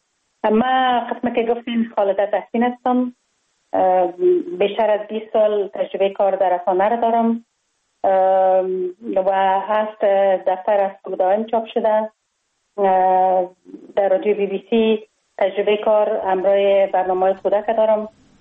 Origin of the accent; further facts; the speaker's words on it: Kabul, Afghanistan; در شهر کابل در محله کوتی سنگی تولد شدم.